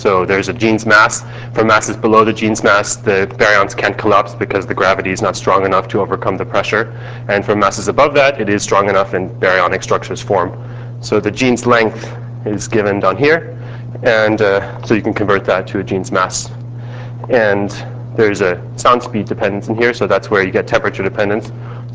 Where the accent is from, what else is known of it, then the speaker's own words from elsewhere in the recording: Santa Cruz, California, United States; I'm from Santa Cruz.